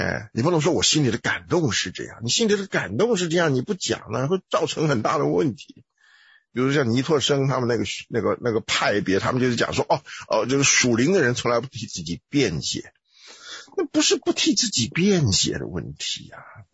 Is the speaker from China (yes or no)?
no; Taiwan; 你宁愿做一个我们台湾人最喜欢讲的背黑锅的人啊